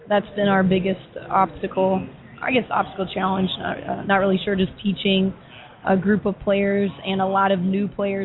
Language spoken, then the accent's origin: English; Louisville, Kentucky, United States; I'm from Kentucky. Louisville.